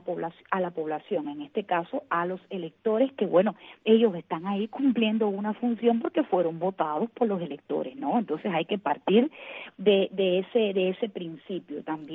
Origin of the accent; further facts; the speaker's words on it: Cuba; todo lo que está en los marcos de la ley que a nosotros como ciudadanos cubanos nos corresponda hacer, nosotros lo vamos a hacer.